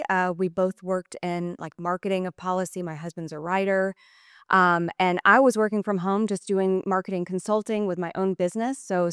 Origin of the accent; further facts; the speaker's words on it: Alabama, United States; accent: Southern; also born or lived in Nashville; now in Las Vegas, United States; You will probably hear in my accent, I am from the South, born and raised in Alabama, and then also by way of Nashville.